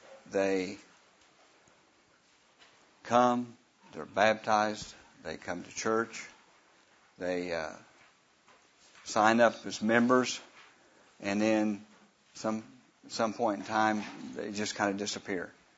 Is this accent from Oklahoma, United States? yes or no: yes; Guthrie, Oklahoma, United States; I'm from Guthrie, Oklahoma.